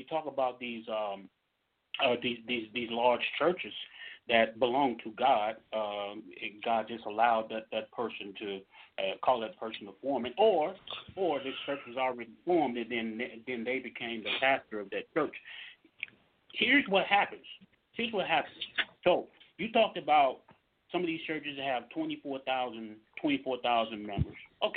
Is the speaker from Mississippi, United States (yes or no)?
yes; Mississippi, United States; Now down south, and I'm from Mississippi.